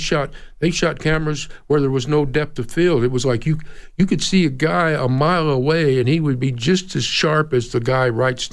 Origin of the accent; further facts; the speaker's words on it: Ruidoso, New Mexico, United States; because I grew up over in Ruidoso, New Mexico, but I would spend time with my dad over here in Arizona because my folks were separated.